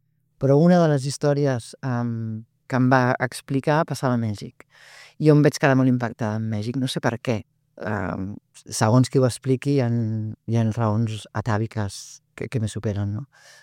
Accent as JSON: {"language": "Catalan", "region": "Catalonia", "country": "Spain", "said": "I perquè com a catalana tinc dret a triar identitat"}